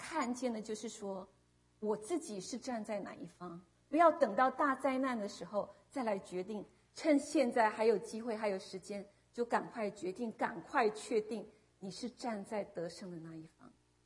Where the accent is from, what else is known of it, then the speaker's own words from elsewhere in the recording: China; 莲花，我们中国人古时候有人说莲花是出淤泥而不染。